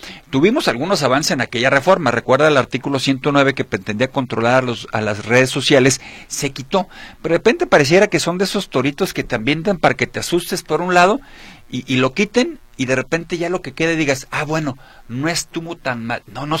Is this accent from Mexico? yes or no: yes; Mexico; hemos ido perdiendo derechos y libertades como mexicanos